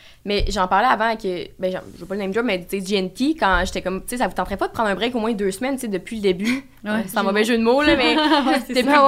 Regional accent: Quebec, Canada; accent: Bas-du-Fleuve; je parle pas anglais dans la vie, j'ai un accent du bas du fleuve

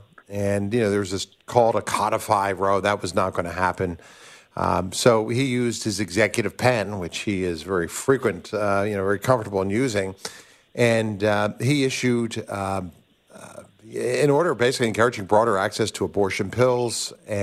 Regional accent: Pennsylvania, United States; You know, you're in Pennsylvania. It's my home state.

